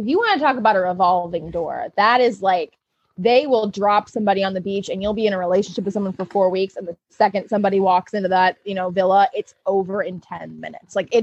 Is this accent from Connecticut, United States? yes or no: no; Pennsylvania, United States; People are like, because I'm from Pennsylvania, they're like, have you ever been to Nima Colin?